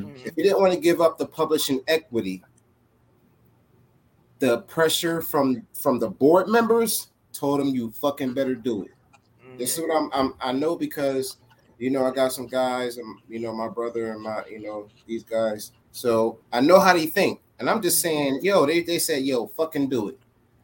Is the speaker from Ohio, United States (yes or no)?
no; Camden, New Jersey, United States; You know, I'm from Jersey. I'm from Camden. Well, we think we're from New York, and down south people assume we're from New York.